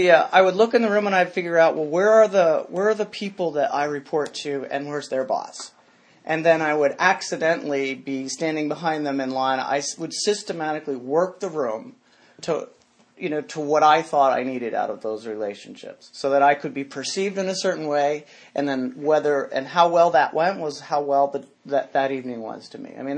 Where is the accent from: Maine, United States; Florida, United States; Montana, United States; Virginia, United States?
Maine, United States; So anyway, so what it was like? I grew up in Maine.